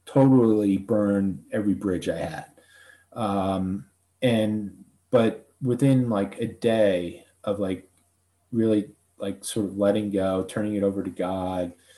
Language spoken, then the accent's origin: English; Swarthmore, Pennsylvania, United States; I grew up in Swarthmore, Pennsylvania, and Swarthmore College, big, beautiful campus.